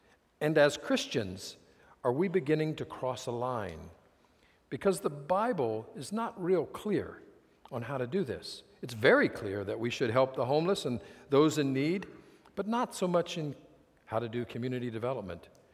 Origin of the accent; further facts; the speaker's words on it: Midwest, United States; I grew up in the Midwest in a fairly rural area, in a heavily wooded area.